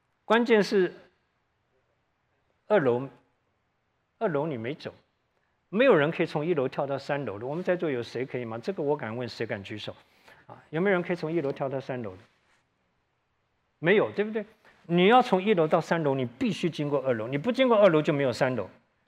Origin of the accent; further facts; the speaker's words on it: Taiwan; also born or lived in Tainan; 我小的时候在台湾，我们那时候很小很小，住在眷村，那时候很穷哈，不像现在，家里面家电是每一个家都有的。我们那时候，搬到台南以后，那是我小的时候已经11岁了